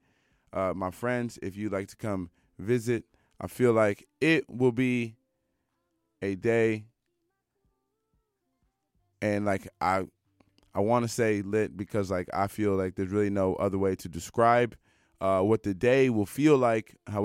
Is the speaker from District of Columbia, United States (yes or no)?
yes; Washington, District of Columbia, United States; even this news went so viral that a Canadian person actually told this about me, about my hometown. So last week, there was a story that went viral about 14 missing girls in D.C. in 24 hours.